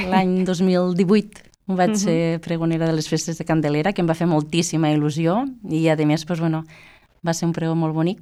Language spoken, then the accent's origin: Catalan; Amposta, Catalonia, Spain; Soc d'Amposta, sí.